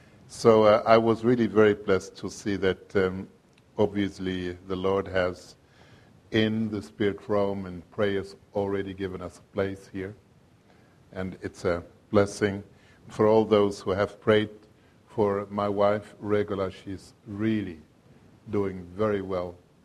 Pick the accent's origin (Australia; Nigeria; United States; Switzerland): Switzerland; also born or lived in Algeria; now in Jerusalem, Israel; I was born in Algeria, as you heard, grew up in Switzerland, moved about 16 years ago to Jerusalem, where we live since.